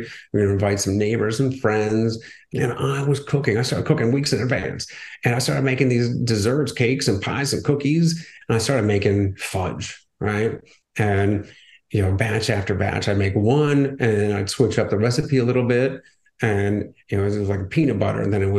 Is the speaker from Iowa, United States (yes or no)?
no; Akron, Ohio, United States; Back in my hometown of Ohio, the Akron Marathon.